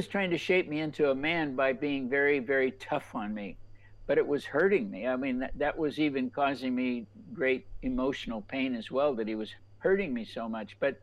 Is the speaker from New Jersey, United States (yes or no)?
no; Los Angeles, California, United States; now in North Carolina, United States; Yeah, I grew up actually in Los Angeles.